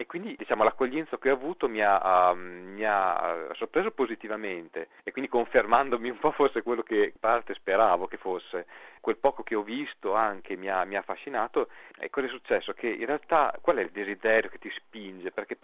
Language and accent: Italian; Bologna, Emilia-Romagna, Italy; moved away as an adult; now in Australia; Dunque, io ho 51 anni. Niente, io vivevo in Italia, sono nato a Bologna, quindi sono di Bologna, ho vissuto più di 30 anni a Bologna, dopodiché mi sono trasferito, diciamo, nella provincia, ma sono sempre rimasto nella zona.